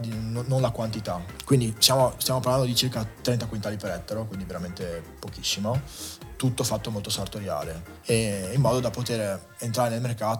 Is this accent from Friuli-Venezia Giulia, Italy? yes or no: yes; Friuli-Venezia Giulia, Italy; E per riconnettermi alla mia terra, che è il Friuli, che è una terra secondo me incredibile, molto poco conosciuta